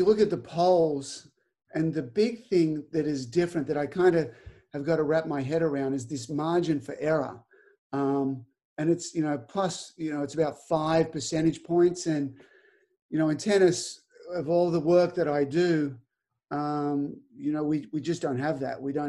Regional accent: Australia; now in United States; I'm still Australian and I can't vote

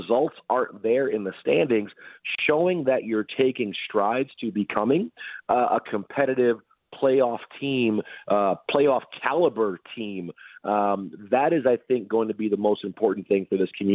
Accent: Detroit, Michigan, United States; I'm from Detroit, a long list of successful Red Wings teams and Pistons teams

